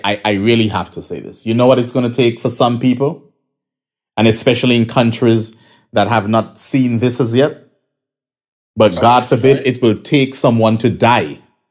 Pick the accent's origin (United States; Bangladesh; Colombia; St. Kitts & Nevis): St. Kitts & Nevis; I know when we make statements, I'm not sure why, well, I guess because we're from St. Kitts Nevis or whatever the case may be.